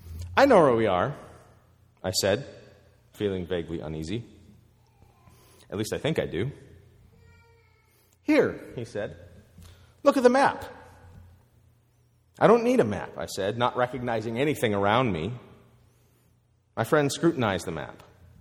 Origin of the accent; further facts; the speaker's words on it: Montana, United States; Growing up in Montana, I had a mountain behind my house. That mountain also happened to be a city park.